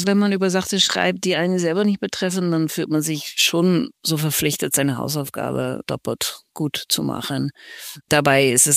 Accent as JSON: {"language": "German", "country": "Netherlands", "second_language": "German", "said": "auch für mich als Niederländer"}